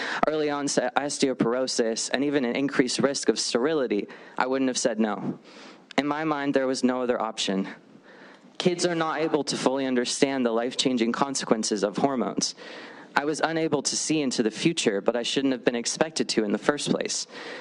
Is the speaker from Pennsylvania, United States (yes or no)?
no; Great Falls, Montana, United States; I was born and raised in Great Falls. 10 years ago, when I was 15, I came out to my parents as a transgender boy.